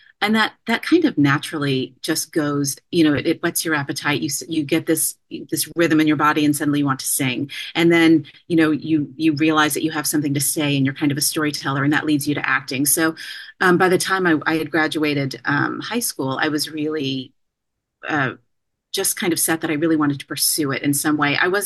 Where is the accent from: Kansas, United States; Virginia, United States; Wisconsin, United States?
Kansas, United States; born there; I was born in Kansas, and they would go to Oregon or California or wherever I found myself.